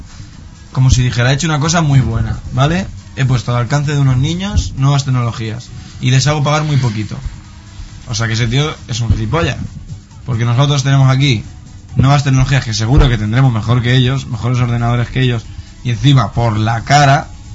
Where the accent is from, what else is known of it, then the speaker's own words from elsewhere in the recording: Spain; Estamos el … y yo, que somos españoles.